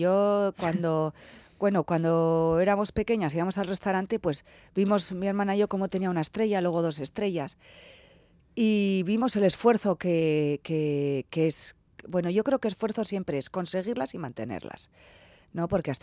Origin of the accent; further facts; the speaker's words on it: San Sebastián, Basque Country, Spain; yo soy de Donosti, con todos los años que estuve fuera, ¿usted de dónde es? De San Sebastián.